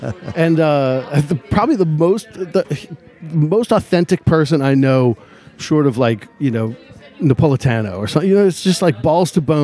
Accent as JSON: {"language": "English", "town": "Metairie", "region": "Louisiana", "country": "United States", "tie": "born or raised there", "said": "You know, growing up in Metairie, it was all heavy metal. And so here I am trying to hold my own with these jazz guys."}